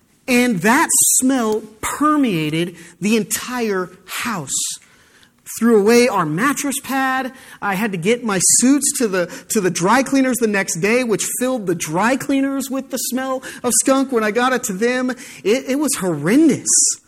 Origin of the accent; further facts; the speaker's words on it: United States; especially growing up in America where freedom of choice is everything to us